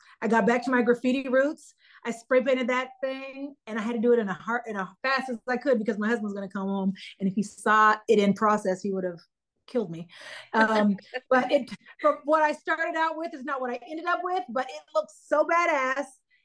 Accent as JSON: {"language": "English", "region": "Oklahoma", "country": "United States", "tie": "born or raised there", "said": "I grew up in Oklahoma. My parents didn't have a lot of money, but my mom had this really special knack for making our home beautiful."}